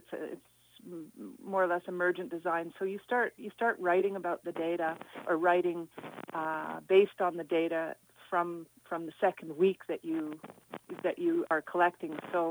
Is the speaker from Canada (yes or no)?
yes; Nanaimo, British Columbia, Canada; now in Calgary, Canada; I'm in Calgary, but I'm from Nanaimo.